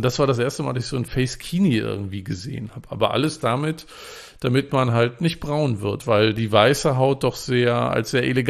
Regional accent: Northeast Germany, Germany; Ich komme ja aus dem Nordosten Deutschlands

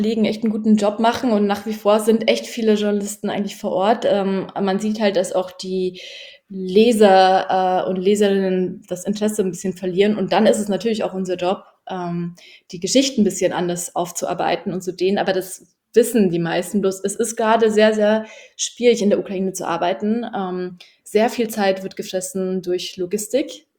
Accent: Poland; also born or lived in Germany; ich bin auch Polin und ich weiß, wie meine polnische Regierung darüber diskutiert

